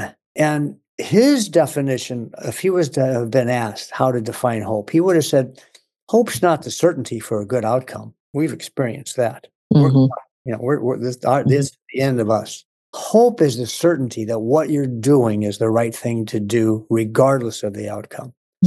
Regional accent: Missouri, United States; Because I was from Missouri. I wasn't here.

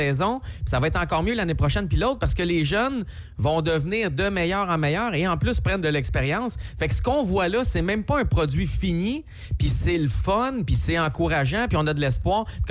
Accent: Montreal, Quebec, Canada; je suis un petit Montréalais qui écoute Radio X.

